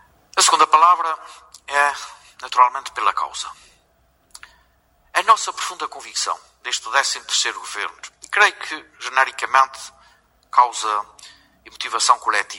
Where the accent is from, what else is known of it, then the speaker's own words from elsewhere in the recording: Azores, Portugal; mas também como cidadão e como açoriano, que quero deixar uma nota pessoal